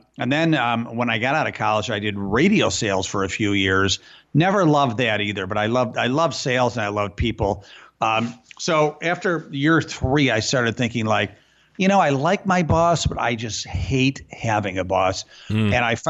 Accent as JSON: {"language": "English", "town": "Rochester", "region": "New York", "country": "United States", "tie": "born or raised there", "said": "So I started a magazine in Rochester, my hometown, called Next Step Magazine."}